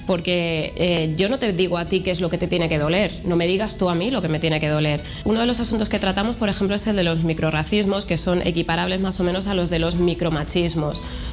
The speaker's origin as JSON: {"language": "Spanish", "region": "Community of Madrid", "country": "Spain", "accent": "Madrid", "said": "Pese a que tengas un acento completamente madrileño como es el mío, castizo a tope, ¿no? Yo, como anécdotas, por ejemplo, curiosas, claro, yo nací en 1981 y mi madre es de un pueblo de Segovia de 300 habitantes."}